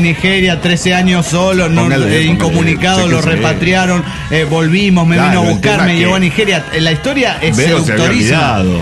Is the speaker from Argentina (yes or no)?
yes; Chaco, Argentina; yo soy del Chaco y queda lejos.